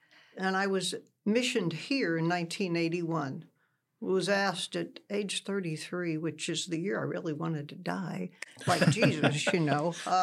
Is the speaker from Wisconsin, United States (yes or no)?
no; Pampa, Texas, United States; I grew up in Pampa, Texas for about 13 years, and then I left home in 61.